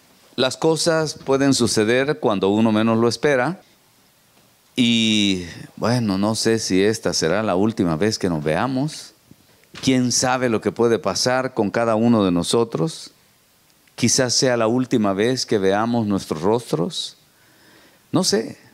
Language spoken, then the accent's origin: Spanish; Guatemala; nosotros venimos desde Guatemala atravesando miles de kilómetros para estar aquí.